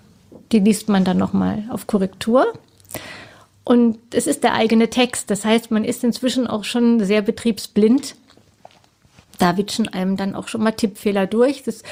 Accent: Baden-Württemberg, Germany; Natürlich auch Schwarzwald, wo ich herkomme.

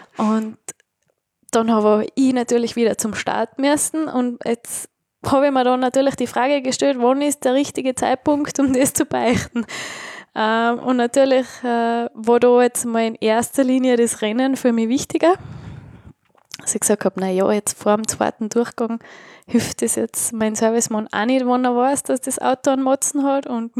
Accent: Tyrol, Austria; also ich bin Tirolerin, sagt man Kitzbichl.

